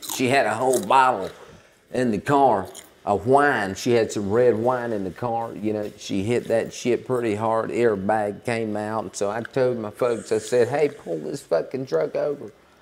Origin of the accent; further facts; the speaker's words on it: Savannah, Georgia, United States; I was in Savannah. I was in my hometown.